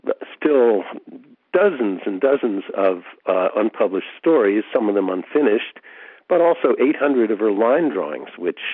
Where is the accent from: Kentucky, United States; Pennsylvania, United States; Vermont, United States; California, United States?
Vermont, United States; North Bennington; also born or lived in New York; Yes, I was born in New York, but I grew up in North Bennington, Vermont. Big distinction.